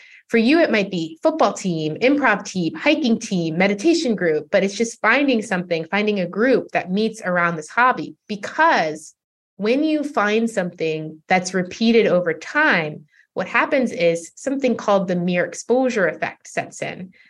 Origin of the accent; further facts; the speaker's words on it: United States; Like, I'm from the US too.